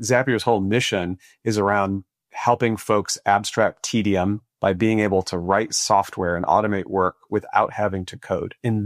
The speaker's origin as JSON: {"language": "English", "town": "Detroit", "region": "Michigan", "country": "United States", "tie": "born or raised there", "said": "I come from a family of auto workers. I grew up just outside of Detroit."}